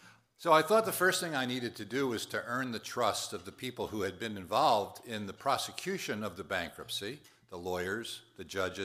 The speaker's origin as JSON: {"language": "English", "town": "Philadelphia", "region": "Pennsylvania", "country": "United States", "tie": "born or raised there", "said": "First of all, I grew up in Philadelphia. I live in Philadelphia. I'm a Philly guy."}